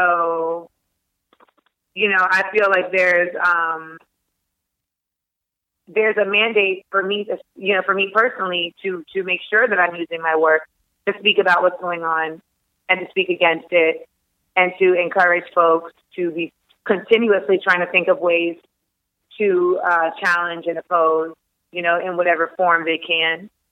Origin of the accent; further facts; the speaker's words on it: Grenada; I'm from Grenada. We in general, and like in the Caribbean, like we just fight things.